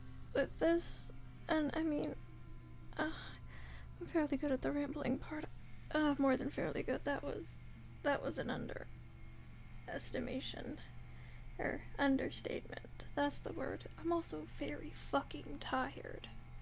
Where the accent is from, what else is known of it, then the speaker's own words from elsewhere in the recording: California, United States; I'm Californian, it's a gender non-specific thing.